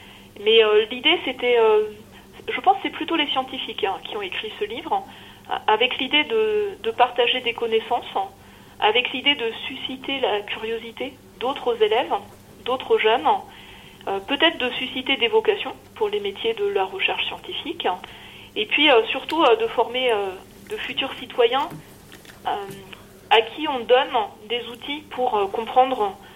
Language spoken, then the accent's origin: French; Grand Est, France; qui m'avait emmenée avec lui faire des fouilles en Lorraine, là où j'ai grandi.